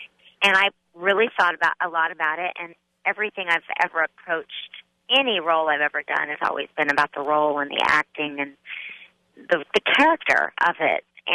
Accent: Broken Arrow, Oklahoma, United States; But then again, I'm from Oklahoma, so what do you expect?

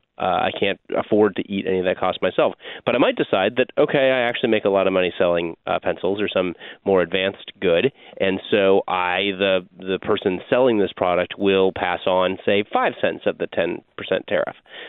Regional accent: Oregon, United States; Because I'm from Oregon, we also use pencils there.

